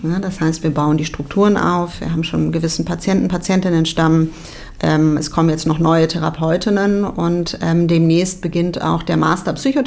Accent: Berlin, Germany; now in Erfurt, Germany; Ja, ich komme ja aus Berlin, ja, eine sehr, sehr große Stadt, eine sehr volle Stadt, eine sehr laute Stadt.

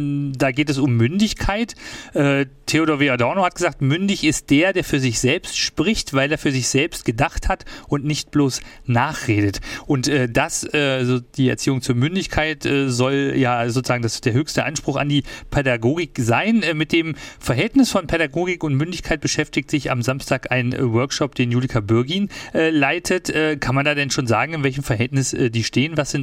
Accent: West Germany, Germany; moved away; Als ich komme ja aus dem Westen, hierher gezogen bin

